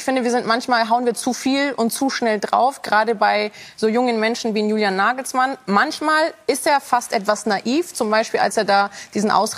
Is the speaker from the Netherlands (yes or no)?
no; Italy; Ich natürlich als Italienerin auch nachvollziehen kann.